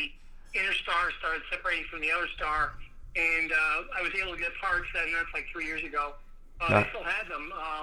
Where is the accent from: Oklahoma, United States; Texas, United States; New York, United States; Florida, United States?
Texas, United States; Central Texas.